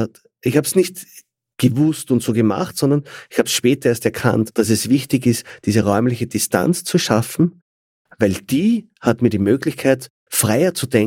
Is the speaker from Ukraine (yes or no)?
no; Austria; Bangkok habe ich besser gekannt als Österreich, also als meine Heimatstadt.